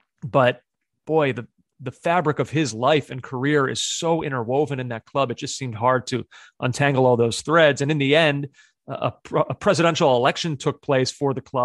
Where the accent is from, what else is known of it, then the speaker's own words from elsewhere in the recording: Ireland; I'm from the Emerald Isle, Ireland.